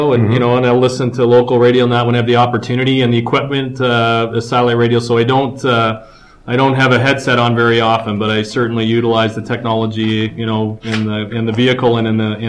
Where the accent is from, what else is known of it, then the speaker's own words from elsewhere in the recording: Chatham, Ontario, Canada; And I'm from Chatham, Ontario